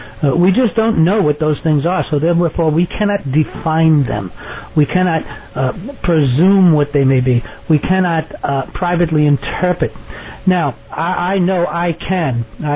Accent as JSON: {"language": "English", "town": "New York City", "region": "New York", "country": "United States", "tie": "born or raised there", "said": "and I grew up in New York City"}